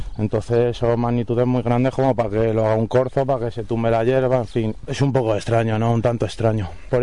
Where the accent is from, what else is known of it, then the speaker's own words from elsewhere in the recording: Madrid, Community of Madrid, Spain; now in Cabanillas, Spain; Yo soy de Madrid, pero vivo aquí en Cabanillas desde hace como un año así.